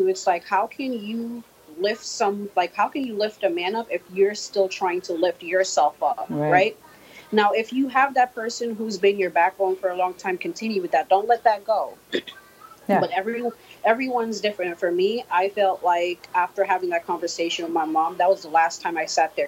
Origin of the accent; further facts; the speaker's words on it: Dominica; However, I was born and raised in Dominica, so I grew up around in that culture.